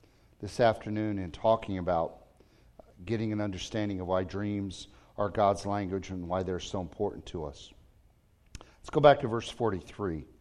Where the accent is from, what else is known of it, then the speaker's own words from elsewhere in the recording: United States; because I was raised in America and I was taught by American teachers